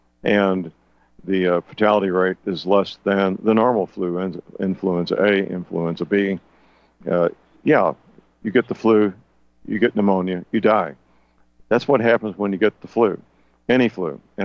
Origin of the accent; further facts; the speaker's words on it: St. Louis, Missouri, United States; The Gateway Pundit, which is based out of my hometown, St. Louis